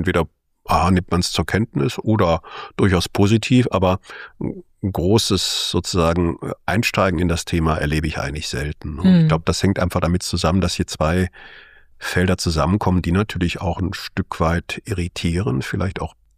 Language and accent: German; Aachen, North Rhine-Westphalia, Germany; Ja, tatsächlich ist es so, dass ich katholisch sozialisiert bin. Ich bin in Aachen aufgewachsen, also am Rande des Rheinlandes schon so ein bisschen, auch mit Blick in Richtung Niederlande und Belgien.